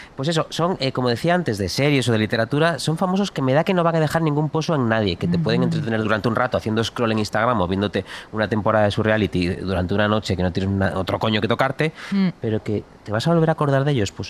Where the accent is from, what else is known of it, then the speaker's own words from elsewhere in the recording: Galicia, Spain; No, como si gallego no soy friolero y no llevo medias.